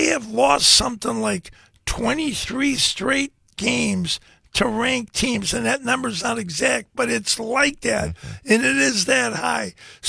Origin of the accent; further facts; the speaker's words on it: Joliet, Illinois, United States; also born or lived in Vista; I was out there in 1974-75. I was in Vista. And I got to tell you, I grew up in Joliet, spent a lot of time in Chicago.